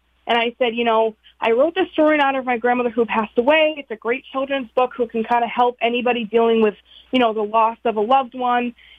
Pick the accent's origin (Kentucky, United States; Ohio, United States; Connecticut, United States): Connecticut, United States; Wallingford; So fortunately, because I have been a Wallingford resident my whole life, I grew up in the Wallingford public school system and things